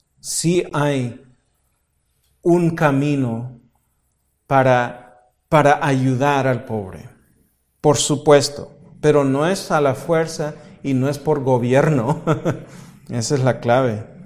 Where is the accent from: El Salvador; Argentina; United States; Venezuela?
El Salvador; Bueno, no soy mexicano, soy de El Salvador, así que a mí no me pertenece nada